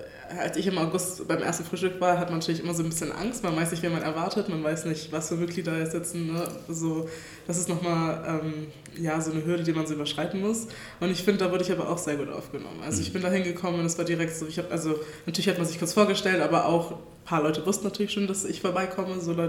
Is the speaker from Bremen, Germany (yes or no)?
no; Hannover, Lower Saxony, Germany; born there; ich komme aus Baden-Württemberg, also beziehungsweise ich bin in Hannover geboren und war jetzt die letzten Jahre aber in Baden-Württemberg